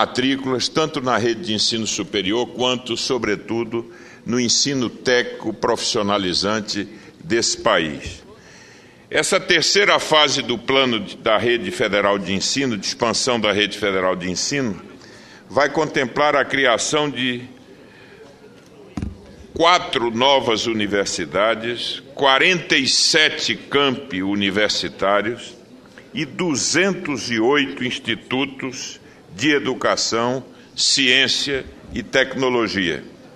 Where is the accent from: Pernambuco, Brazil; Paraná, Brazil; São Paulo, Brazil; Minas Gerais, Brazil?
Pernambuco, Brazil; E quero, como pernambucano, destacar que o Estado de Pernambuco irá participar desse processo